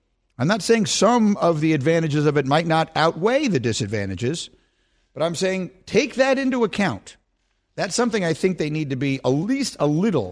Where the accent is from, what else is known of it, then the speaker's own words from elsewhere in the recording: New York City, New York, United States; I grew up in New York City. We didn't have college football teams.